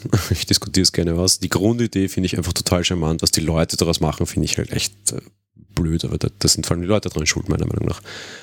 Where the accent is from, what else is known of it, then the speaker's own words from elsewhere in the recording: Austria; ich als Österreicher kenne das ja nur rein theoretisch